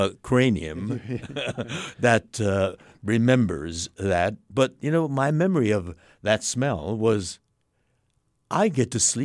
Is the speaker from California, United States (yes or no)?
yes; Los Angeles, California, United States; born there; And I was born in Los Angeles, son of a mother who was born in Sacramento, California.